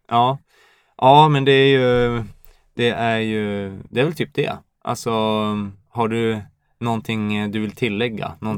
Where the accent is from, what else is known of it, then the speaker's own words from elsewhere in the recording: Gävleborg County, Sweden; men jag är ju då från Hälsingland utanför Söderhamn.